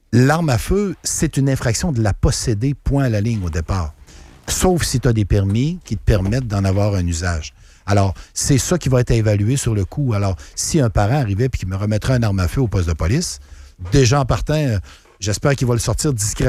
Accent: Quebec, Canada; quand j'étais jeune dans Beauce, on se tenait, ben, il y avait la gang du village, il y avait la gang du domaine

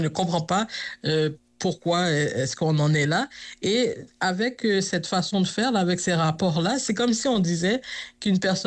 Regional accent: Quebec, Canada; quand je reviens chez nous au Québec, je dis « Mon Dieu, je suis tellement bien chez nous »

